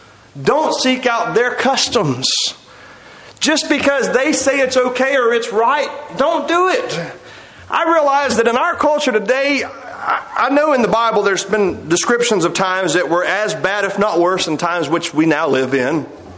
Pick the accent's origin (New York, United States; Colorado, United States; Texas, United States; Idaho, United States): Texas, United States; now in Florida, United States; We've lived here about 6 years, and I'm from Texas, and skunks were a very common thing out there. I haven't smelled the first one since we moved here to Florida.